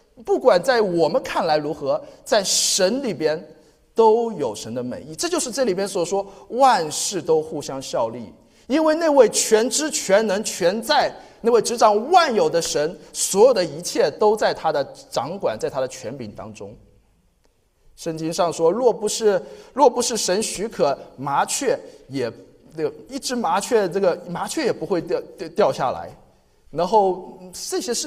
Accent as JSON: {"language": "Chinese", "country": "China", "said": "或者说跟我们中国人常用的一个成语说塞翁失马焉知非福"}